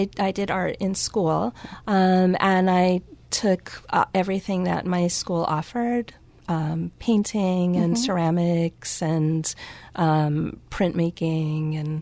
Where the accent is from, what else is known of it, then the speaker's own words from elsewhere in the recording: Washington, District of Columbia, United States; I grew up in the Washington, D.C. area, mm-hmm. going to the Smithsonian and the Phillips Collection